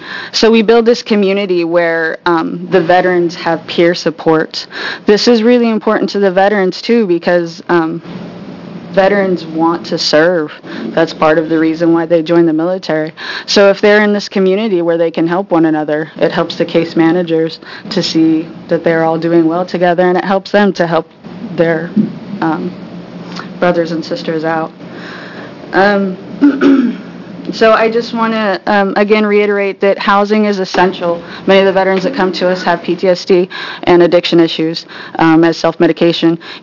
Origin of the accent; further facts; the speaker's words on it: Eugene, Oregon, United States; I'm from Eugene, Oregon, and I am an Army veteran.